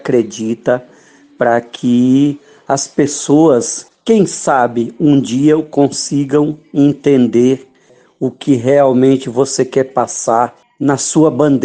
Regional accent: São Luís, Maranhão, Brazil; now in São Paulo, Brazil; eu sou maranhense também, lógico, e já sentia isso na pele desde a época que saí de São Luís para vir morar em São Paulo

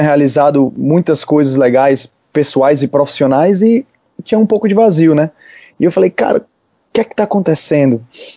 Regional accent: Ceará, Brazil; moved away as an adult; now in Australia; Eu sou nascido e criado aqui no Ceará, como você mencionou, e saí do nosso Brasil em 2009, fui morar na Austrália para aprender a língua e ter uma experiência de vida.

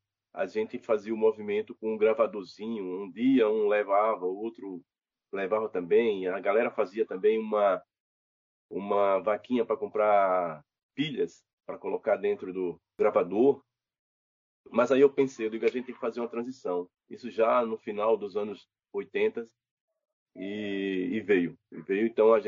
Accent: Maceió, Alagoas, Brazil; born there; Eu nasci na Zona Sul de Maceió, certo? Sou filho de um militar branco e de uma mulher negra que gostava muito de samba de raiz.

